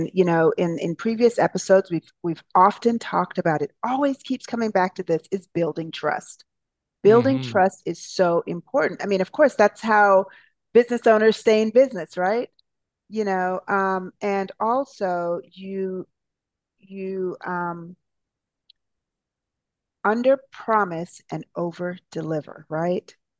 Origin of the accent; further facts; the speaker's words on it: Jamaica; You know, I'm from Jamaica, so my nursery rhymes may be a little bit different